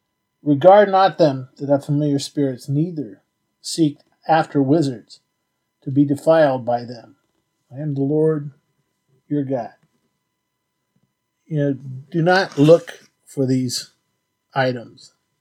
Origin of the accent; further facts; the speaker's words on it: San Jose, California, United States; I mean, I grew up in the San Jose area, and I couldn't believe that house.